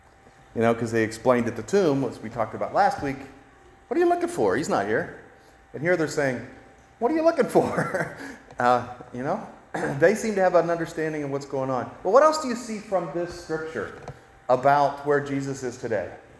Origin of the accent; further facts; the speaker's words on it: West Virginia, United States; I am from West Virginia. We all know West Virginia is